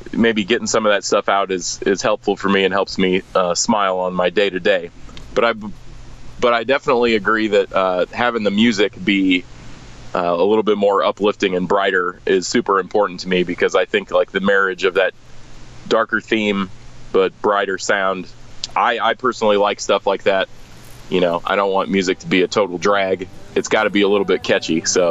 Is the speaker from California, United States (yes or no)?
no; Springfield, Illinois, United States; I'm actually in Springfield. I'm originally from Springfield, but I've been living up in Chicago for the past, like, 7 years.